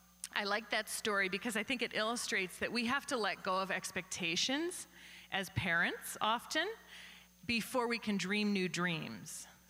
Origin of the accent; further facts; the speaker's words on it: East Coast, United States; You can tell we're from the East Coast. We sort of gravitate back there for vacations.